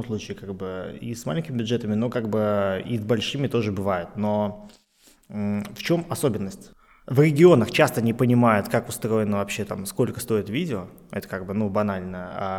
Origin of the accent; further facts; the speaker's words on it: Kazan, Tatarstan, Russia; И как бы, а я вот, ну, родом из Казани.